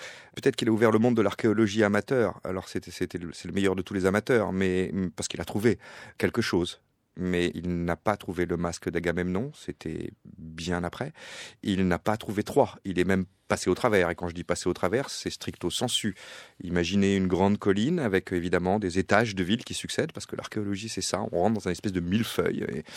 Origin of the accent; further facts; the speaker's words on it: Carnac, Brittany, France; le fait que je sois carnacois avec les vieilles pierres, finalement, chez nous à Carnac, on les a fait pousser.